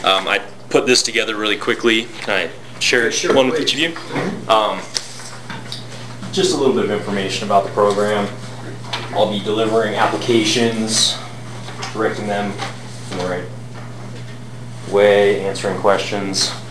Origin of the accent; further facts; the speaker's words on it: Oregon City, Oregon, United States; So I am from Oregon City. I went to high school there, attended Portland State University.